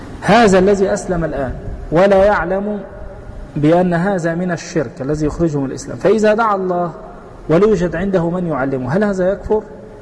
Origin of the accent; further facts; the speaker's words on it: Egypt; هذه حقيقة زي ما بنقول عندنا في مصر مربط الفرس